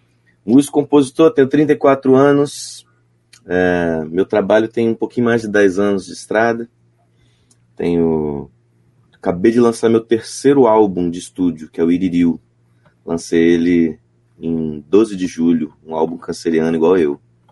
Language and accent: Portuguese; Espírito Santo, Brazil; E eu, como capixaba também